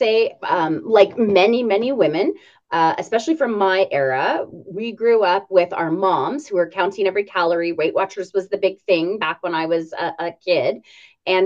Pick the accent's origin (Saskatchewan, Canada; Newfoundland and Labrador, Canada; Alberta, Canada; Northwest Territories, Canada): Alberta, Canada; Calgary; So I probably am one of the very few humans that was born and actually raised and stayed in Calgary. Because normally you hear people that have moved here, but I was actually born here.